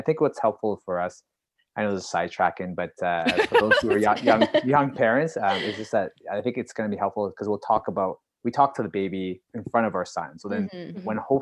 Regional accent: Calgary, Alberta, Canada; I'm from Calgary, Alberta.

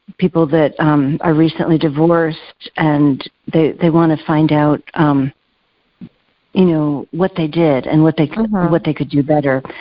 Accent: New York, United States; And what we didn't realize is we are both from New York State

